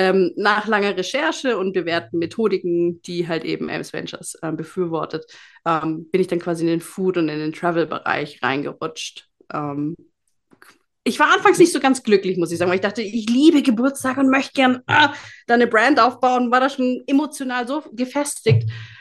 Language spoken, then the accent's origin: German; Baden-Württemberg, Germany; Ich komme ursprünglich aus Baden-Württemberg, wohne jetzt im verschneiten Bayern in einem kleinen, schönen Skidorf